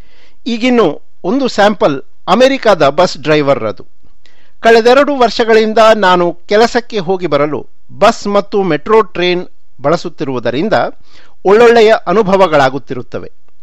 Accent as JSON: {"language": "Kannada", "town": "Mala", "region": "Karnataka", "country": "India", "tie": "born or raised there", "said": "ಆಗ ಕಾರ್ಕಳದಿಂದ ನಮ್ಮೂರು ಮಾಳಕ್ಕೆ Vinayaka motor service ಎಂಬ ಬಸ್ಸು ಬಂದು ಹೋಗುತ್ತಿತ್ತು."}